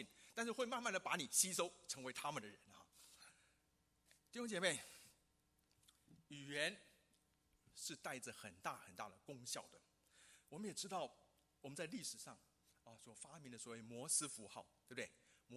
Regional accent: Keelung, Taiwan; also born or lived in Hong Kong; 我是基隆的客家人。啊，基隆没有客家庄啊，没有啊。哦，那我才跟他说，哦，原来我是香港出生的，我爸妈是广东客家人，那我们在家都讲客家话。

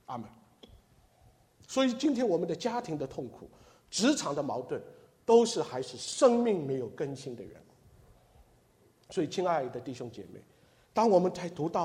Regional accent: China; 跟我们从大陆来的

